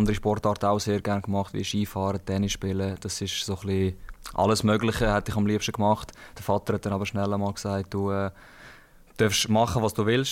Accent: Sattel, Schwyz, Switzerland; Ich bin 26, bin aufgewachsen im Sattel, Kanton Schweiz.

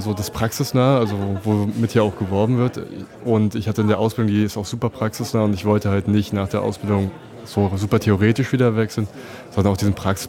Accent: Berlin, Germany; Ich komme aus Berlin

